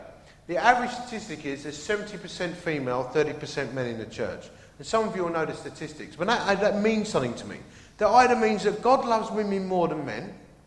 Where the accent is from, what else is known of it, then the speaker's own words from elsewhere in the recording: Dagenham, London, United Kingdom; I actually come from Dagenham, and my family are all from the East End